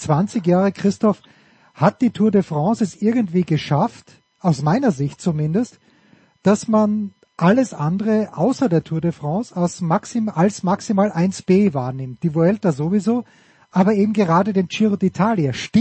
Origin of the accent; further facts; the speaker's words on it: Austria; als Österreicher hat man eher auf die Amateure geschaut